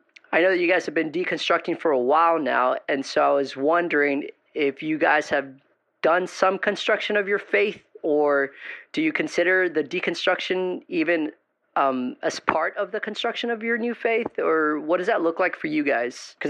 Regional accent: McAllen, Texas, United States; I'm from McAllen, Texas. That's about 10 minutes north of the Mexico-United States border. So it's like really down south Texas.

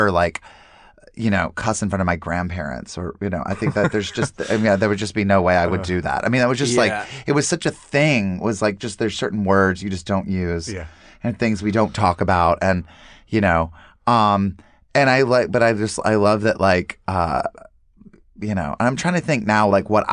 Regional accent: North Carolina, United States; it's also like from growing up in North Carolina, it's going to sound so horrifying.

